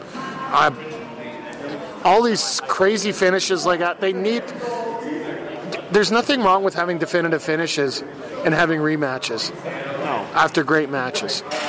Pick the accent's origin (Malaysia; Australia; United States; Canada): Canada; Radway, Alberta; Radway, Alberta, my hometown, 50 minutes north of Redwater.